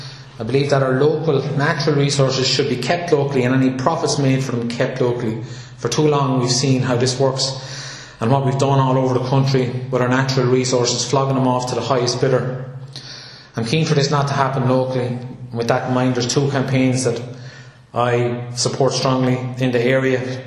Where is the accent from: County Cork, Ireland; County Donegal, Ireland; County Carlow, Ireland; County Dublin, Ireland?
County Carlow, Ireland; Ardattin; I grew up in Ardatton, just up the road here. Went to primary school in Ardatton and then secondary school in Tullow.